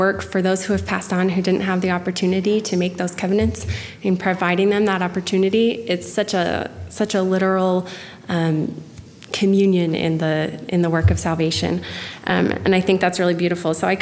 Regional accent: Virginia, United States; he's a man who was in my ward growing up in Virginia.

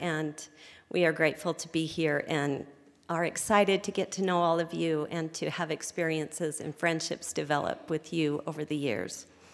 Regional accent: Provo, Utah, United States; I grew up in Provo. My husband grew up in Orem.

